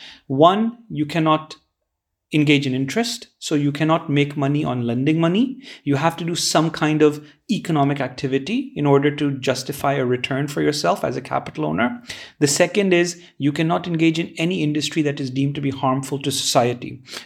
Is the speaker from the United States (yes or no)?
no; Bahrain; I was born and raised in Bahrain, which is a tiny little island off the coast of Saudi Arabia.